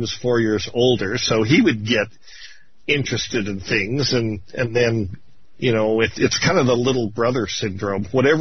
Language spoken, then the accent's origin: English; Ireland; And being Irish, we had this, this moniker